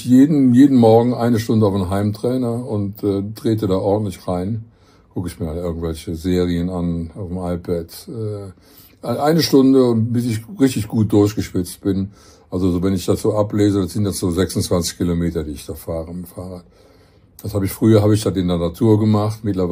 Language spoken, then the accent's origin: German; West Germany, Germany; wo man auch als Wessi sich reinversetzen kann